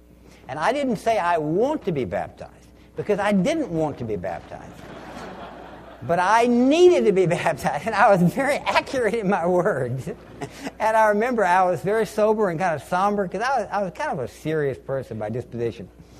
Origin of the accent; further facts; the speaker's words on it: Louisiana, United States; I'm from Louisiana, and I was a student there, and I was raised in a non-Christian home